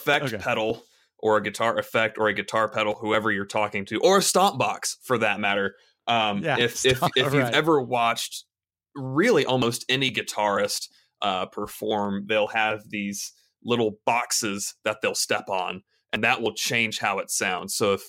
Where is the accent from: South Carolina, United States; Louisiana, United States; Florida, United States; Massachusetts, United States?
South Carolina, United States; Greenville; I grew up in the Church of Christ while also attending a small Christian school here in Greenville.